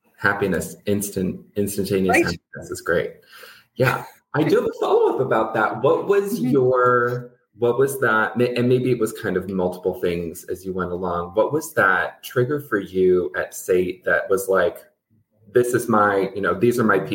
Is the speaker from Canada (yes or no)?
yes; Canada; Speaking of places, we are both from Canada.